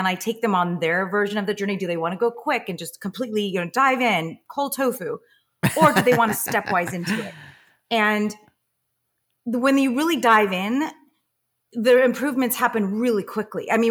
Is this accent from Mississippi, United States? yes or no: no; Los Angeles, California, United States; I started even back before that when I grew up in Los Angeles and I was a dancer and an actress.